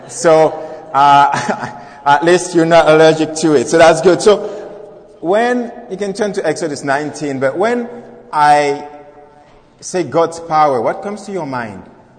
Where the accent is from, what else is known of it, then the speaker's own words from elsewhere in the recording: Montreal, Quebec, Canada; I'm coming from Montreal, and I'm very glad to be here.